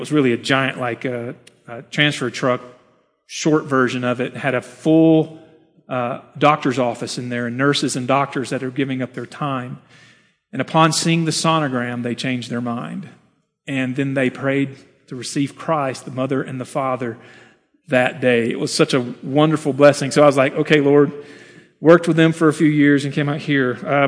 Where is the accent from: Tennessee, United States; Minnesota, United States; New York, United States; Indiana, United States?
Tennessee, United States; Memphis; I came from Memphis a few years ago.